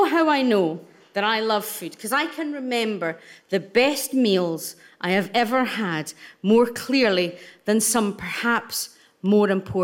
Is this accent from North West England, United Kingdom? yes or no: no; Scotland, United Kingdom; People get drunk everywhere, not just in Scotland. And I'm Scottish